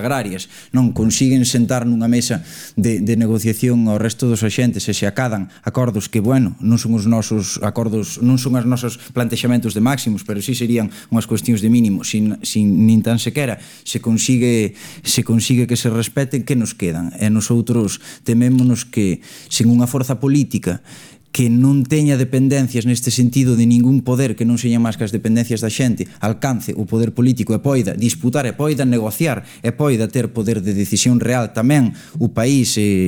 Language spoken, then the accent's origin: Galician; Vilalba, Galicia, Spain; eu veño de Vilalba, veño da Chaira